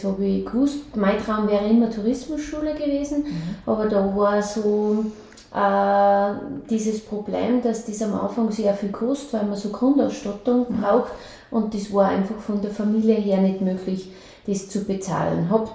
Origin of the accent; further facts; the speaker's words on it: Ebensee, Upper Austria, Austria; Ich bin 1978 im Februar geboren, komme eigentlich aus gebürtig aus Ebensee, das ist 15 Kilometer weg von Bad Ischl. Bin in einer Familie mit drei Geschwistern aufgewachsen, in eigentlich, wie würde man heute sagen, in einer sozialen schwachen Familie.